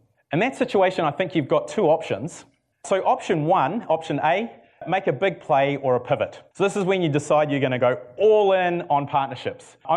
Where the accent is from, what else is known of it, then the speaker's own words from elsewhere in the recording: New Zealand; And maybe I shouldn't say I'm from New Zealand at these things as well. I say we're based out of San Francisco.